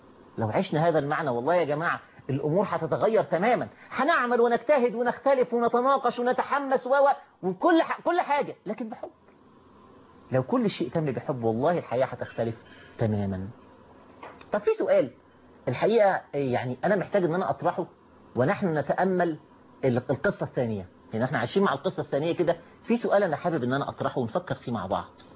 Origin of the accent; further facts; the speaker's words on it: Egypt; موجوده في قلوبنا كمصريين او كعرب.